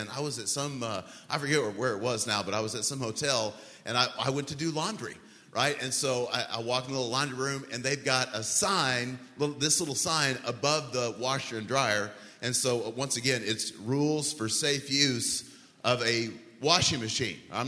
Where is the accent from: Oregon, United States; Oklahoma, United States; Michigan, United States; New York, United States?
Oklahoma, United States; I'm from Oklahoma, maybe that's it, you know.